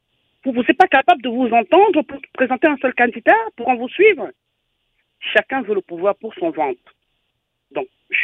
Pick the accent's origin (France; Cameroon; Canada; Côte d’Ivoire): Cameroon; nous sommes tous des Camerounais